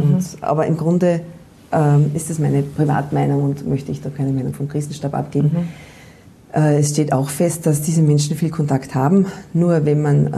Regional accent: Austria; Bei uns in Österreich sind wir halt quasi auf on and off.

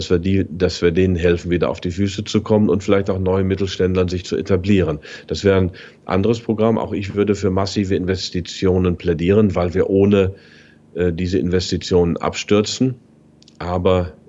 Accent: Germany; Und das sind wir nun mal als Deutsche.

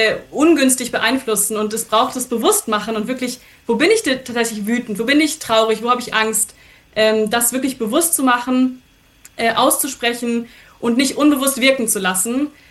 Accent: Germany; also born or lived in Switzerland; ich bin in der Schweiz geboren, in Deutschland groß geworden, aber eben sehr stark von meiner Mutterseite, auch afghanischen Seite, auch beeinflusst.

